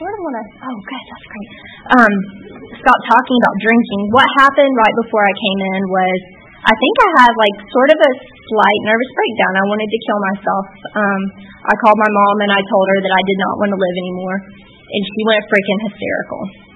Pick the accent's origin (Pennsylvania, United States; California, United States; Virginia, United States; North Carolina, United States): Virginia, United States; Galax; And I met a guy from up around where I was from. I'm from Galax, Virginia, and he was from up in Roanoke.